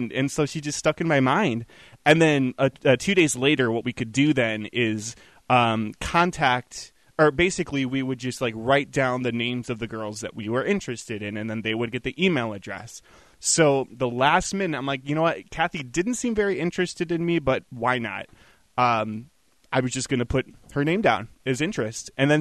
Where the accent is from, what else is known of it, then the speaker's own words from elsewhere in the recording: Green Bay, Wisconsin, United States; once the word got out that I was from Green Bay, Wisconsin